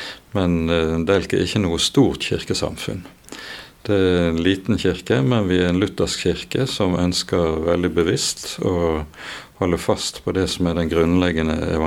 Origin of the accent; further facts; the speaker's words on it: Bergen, Vestland, Norway; jeg vokste opp oppe på Landås, og der var det også en søndagsskole som lokalt der oppe